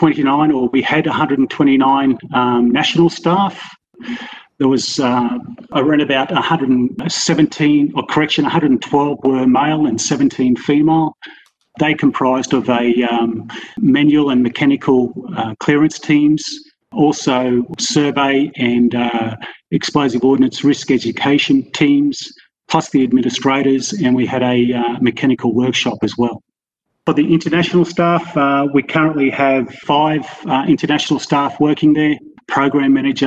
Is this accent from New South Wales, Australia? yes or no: yes; New South Wales, Australia; I was born in New South Wales, in a small town on top of the Blue Mountains. It was called Willerowing, with a population about 2,000 people, so much of a bush kid.